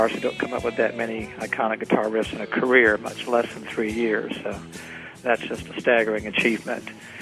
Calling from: Mooresville, North Carolina, United States; I'm calling from Mooresville, North Carolina.

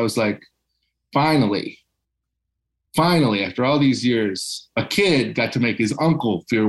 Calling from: Michigan, United States; Oh, yeah, I'm calling from Michigan.

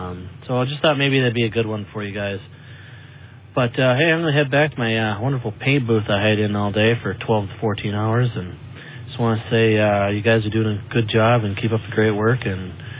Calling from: Minnesota, United States; I am calling from Minnesota again.

